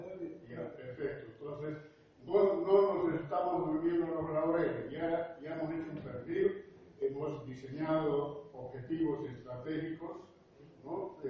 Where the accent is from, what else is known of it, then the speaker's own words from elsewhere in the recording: Santa Cruz, Bolivia; la base mía no es Cochabamba, es Santa Cruz, yo vengo de Santa Cruz.